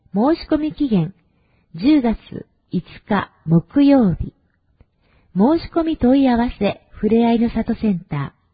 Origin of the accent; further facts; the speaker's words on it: Texas, United States; Japanese is a second language; 私のふるさと、アメリカのテキサスでは、楽しくて特別なイベントがたくさんあります。多くの馬と広い土地に囲まれているため、乗馬が盛んです。